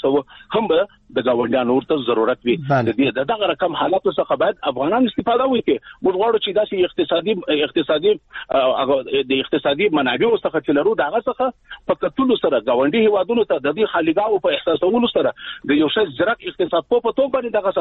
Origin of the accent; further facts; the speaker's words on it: Afghanistan; موږ ورته متعهد پاتې یو، موږ افغانان یو.